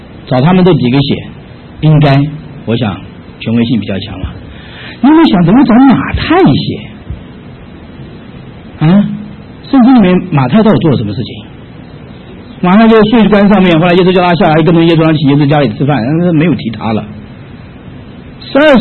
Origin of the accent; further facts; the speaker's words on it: China; 圣经说世人的犯了罪亏欠了神用，我们中国人讲的吧，人非圣贤孰能无过